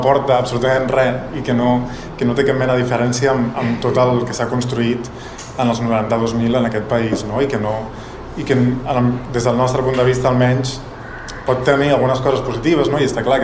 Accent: Barcelona, Catalonia, Spain; jo parlaré com a barceloní que sóc i que ve aquí un cop a l'any

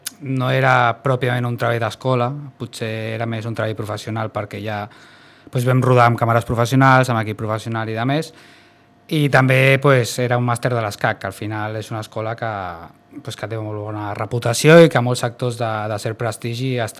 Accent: Sitges, Catalonia, Spain; vaig pensar en espais i com sóc de Sitges, pues, em va venir al cap aquest parc

